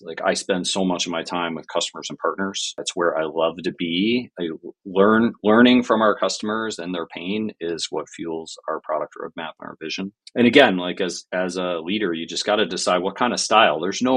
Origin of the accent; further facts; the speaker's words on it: Buffalo, New York, United States; I'm from Buffalo, New York. There's not a ton of companies here, especially when you work in tech.